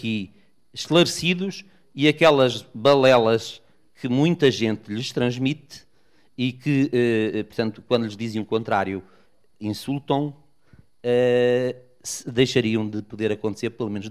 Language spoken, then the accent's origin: Portuguese; Lagos, Algarve, Portugal; aproveitando o facto de Lagos ser uma cidade de ventos, somos do Barlamento, não é?